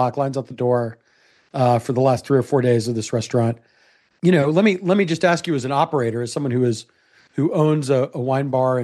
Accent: Sugar Land, Texas, United States; like I wasn't aware growing up in Sugar Land, it was not a restaurant that was ever on my radar.

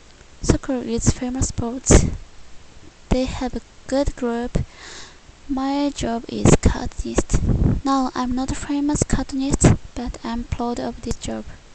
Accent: Spain; English is a second language; I'm from Spain. Do you know it? It is a beautiful country.

